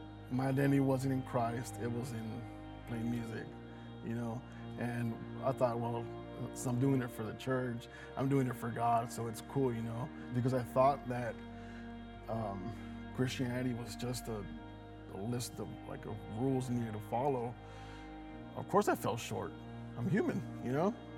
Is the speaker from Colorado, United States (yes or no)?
no; Los Angeles, California, United States; born there; So I was born in East LA, which is a lot of people say is the capital of Mexico, right? Everyone looked like me. And so when we moved over here, it was just like a big culture shock.